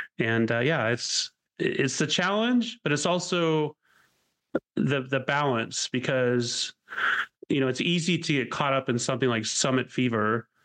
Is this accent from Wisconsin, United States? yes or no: no; California, United States; I grew up in California, and we would take these pieces of cardboard and try to stand on the cardboard and slide down the mountain